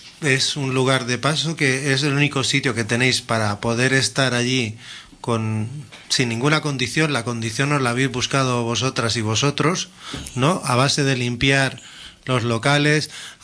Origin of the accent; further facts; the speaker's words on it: Barcelona, Catalonia, Spain; Yo también soy de cerquita de ese barrio, soy de la Maresma, o sea que...